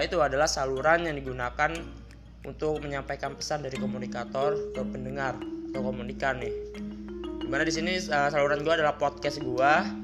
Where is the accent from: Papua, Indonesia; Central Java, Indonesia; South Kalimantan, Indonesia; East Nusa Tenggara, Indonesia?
Central Java, Indonesia; Surakarta; Gue dari Solo, tepatnya gue berkuliah di universitas swasta di Solo.